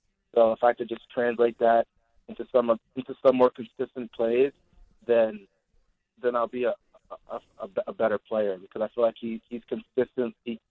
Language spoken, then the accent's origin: English; Grafton, United States; also born or lived in London, United Kingdom; I moved actually to my hometown, which I call my hometown now, Grafton, in the middle of 6th grade. I went to Grafton High School